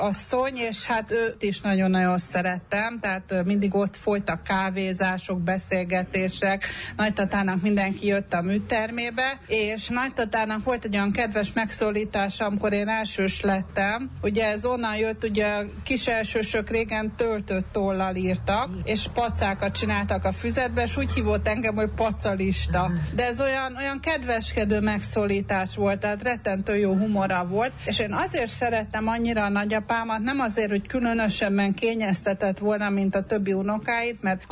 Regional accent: Bucharest, Romania; also born or lived in Cluj-Napoca; Kolozsváron születtem, Bukarestben éltünk, de állandóan oda jártunk haza, meg ugye Szászrégenbe.

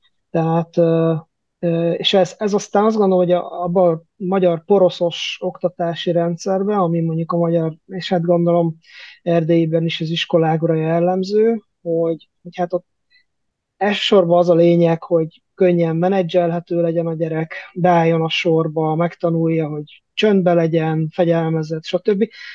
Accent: Kecskemét, Bács-Kiskun, Hungary; born there; egy ilyen középosztályban, egy családban, értelmiség szülők születtem vidéken, Kecskeméten, anyukám pedagógus, drámapedagógus

